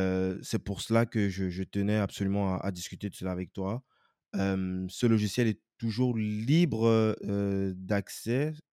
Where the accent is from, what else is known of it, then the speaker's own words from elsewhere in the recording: Cameroon; moved away; Quand j'étais encore dans mon pays natal, au Cameroun